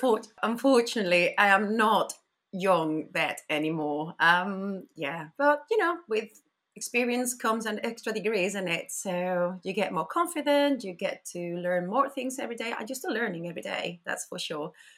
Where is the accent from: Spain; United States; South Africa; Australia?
Spain; Malaga, Andalusia; English is a second language; moved away as an adult; now in Sheffield, United Kingdom; I'm from Malaga. I graduated in Cordoba in 2013.